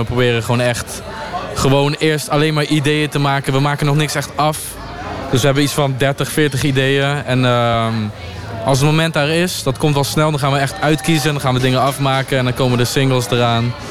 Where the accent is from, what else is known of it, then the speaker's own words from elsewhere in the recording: Netherlands; als ik in Amerika ben en ik zeg dat ik uit Nederland kom